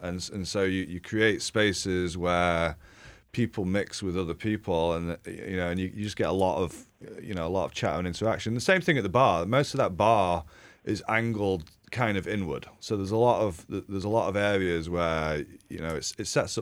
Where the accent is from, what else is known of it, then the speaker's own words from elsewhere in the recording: England, United Kingdom; You know, I grew up in pubs in England, and it was like a neighborhood community meeting space